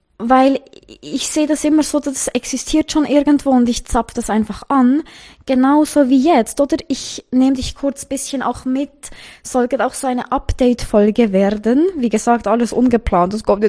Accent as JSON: {"language": "German", "region": "Bern", "country": "Switzerland", "said": "Ich komme aus der Schweiz, aus Bern."}